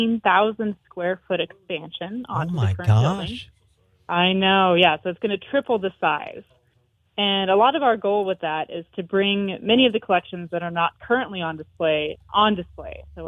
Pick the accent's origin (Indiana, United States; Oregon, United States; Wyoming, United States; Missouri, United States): Wyoming, United States; So I mentioned I was from Wyoming